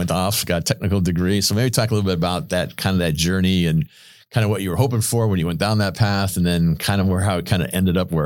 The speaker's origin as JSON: {"language": "English", "region": "East Coast", "country": "United States", "tie": "born or raised there", "said": "So I grew up on the East Coast for most part. I went to college in Massachusetts"}